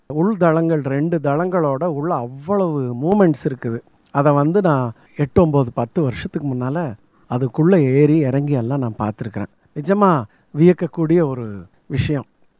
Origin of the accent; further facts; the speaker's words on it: Coimbatore, Tamil Nadu, India; நான் வந்து கோயம்புத்தூர்லேயே பிறந்து வளர்ந்தவன்.